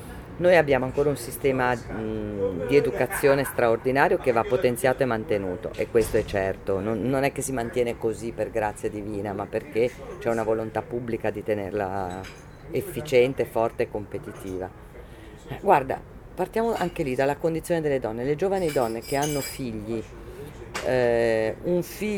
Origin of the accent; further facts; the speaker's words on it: Milan, Lombardy, Italy; born there; Sono nata a Milano